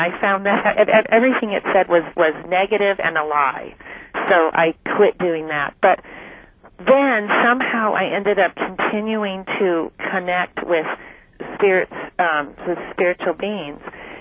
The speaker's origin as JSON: {"language": "English", "town": "St. Louis", "region": "Missouri", "country": "United States", "lives_now": "San Diego, United States", "said": "I'm from San Diego. And I was originally from St. Louis."}